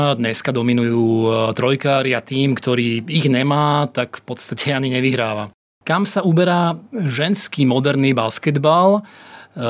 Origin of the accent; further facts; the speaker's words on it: Považská Bystrica, Trenčín Region, Slovakia; pochádzame obidvaja z Považskej Bystrice